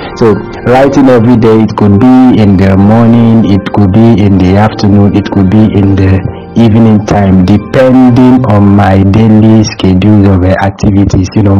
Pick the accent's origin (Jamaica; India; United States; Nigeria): Nigeria; North; also born or lived in Aba; I grew up in the north, although I wasn't born in the north anyway. But I grew up in the north. I was born in Aba, Abia State, Nigeria, but later moved to the north with my parents. So I grew up in the north, studied in the north, but presently I am in the east, in Soka precisely, Enugu State.